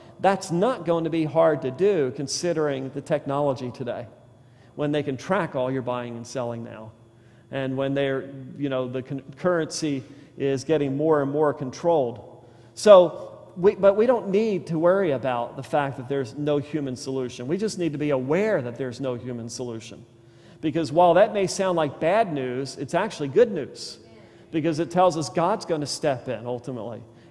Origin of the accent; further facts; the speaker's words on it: Louisiana, United States; I grew up in Louisiana, and we used to catch bullfrogs in the creek